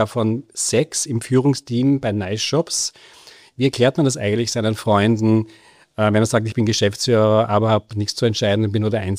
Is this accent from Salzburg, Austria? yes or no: no; Graz, Styria, Austria; Ich freue mich sehr, dass wir hier in Graz sitzen, meiner alten Heimat. Ich bin ja da in die Schule gegangen und bin ja auch in Graz geboren worden